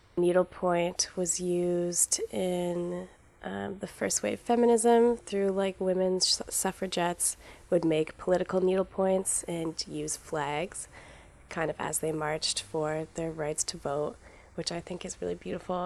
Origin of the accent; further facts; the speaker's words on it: Guelph, Ontario, Canada; I was born and raised in Guelph, so it's nice to kind of go back to that.